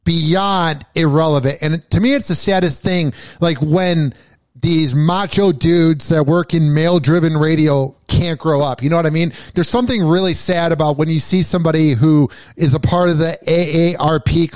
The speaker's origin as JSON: {"language": "English", "town": "Chicago", "region": "Illinois", "country": "United States", "said": "I'm from Chicago, so like there's a lot of local DJs back in the day"}